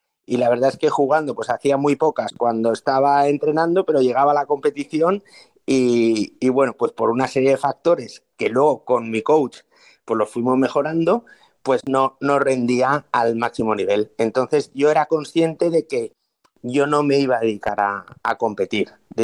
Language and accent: Spanish; Zaragoza, Aragon, Spain; comencé pues a dar clases allá en Zaragoza, mi tierra